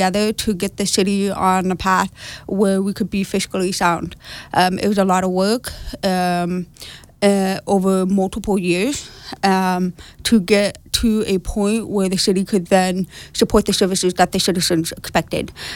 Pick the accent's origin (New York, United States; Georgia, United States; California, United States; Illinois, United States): California, United States; Angels Camp; I'm from Angels Camp, you know, born and raised, graduated from Bret Harte.